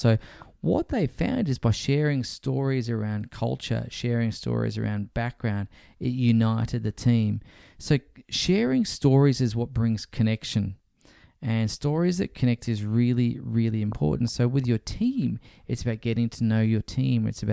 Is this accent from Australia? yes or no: yes; Australia; as an Australian, it really does break my heart to say this